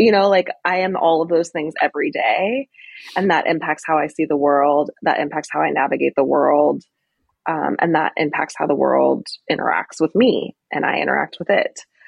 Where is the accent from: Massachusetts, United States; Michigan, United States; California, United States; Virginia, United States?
California, United States; And I'm originally from California. My partner and I had talked about moving back to California